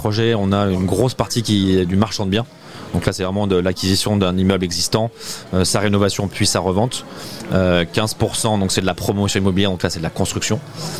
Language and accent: French; Lille, Hauts-de-France, France; Moi je suis originaire de Lille